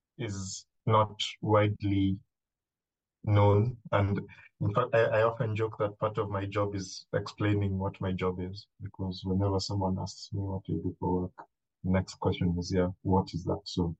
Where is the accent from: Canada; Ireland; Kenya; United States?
Kenya; moved away as an adult; now in Bristol, United Kingdom; I'm based in Bristol, in the UK. I'm originally from Kenya, so I started off my career in Kenya and then moved to the UK for work.